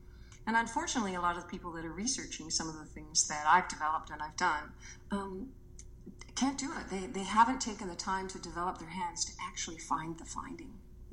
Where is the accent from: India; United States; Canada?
Canada; Vancouver, British Columbia; also born or lived in Kamloops, Canada; Well, I was born in Vancouver. Vancouver has been my my hometown all my life. I had a brief period of 8 years where I lived in Kamloops.